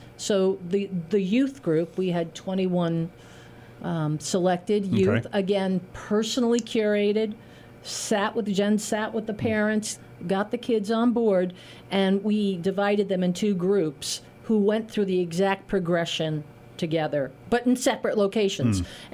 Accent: New York, United States; And I'm not from the Berkshires. Mm. I grew up in the Lower Hudson Valley, but I'm a Y kid.

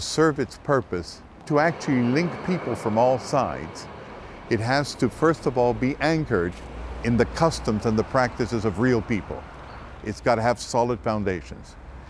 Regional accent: Switzerland; As a child and a teenager, I grew up in Switzerland.

